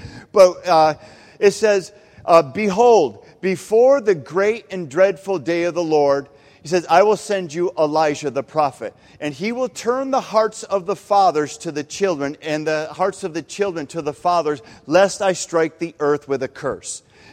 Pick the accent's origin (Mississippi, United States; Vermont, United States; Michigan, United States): Michigan, United States